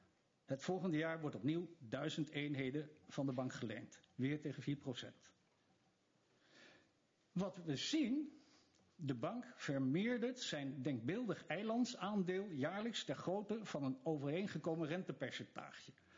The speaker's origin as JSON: {"language": "Dutch", "town": "Rotterdam", "region": "South Holland", "country": "Netherlands", "tie": "born there", "said": "Dat noemen wij in mijn geboortestad Rotterdam jatten, roven en stelen."}